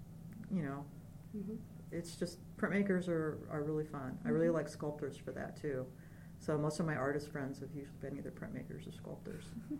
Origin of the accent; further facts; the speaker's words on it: Nebraska, United States; Also, growing up in Nebraska with the threat of tornadoes